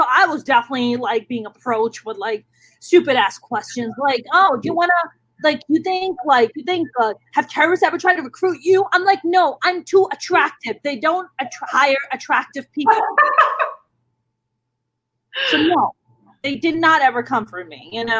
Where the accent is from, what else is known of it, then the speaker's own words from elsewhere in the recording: New York City, New York, United States; I grew up in New York, so for me, it was pretty in my face.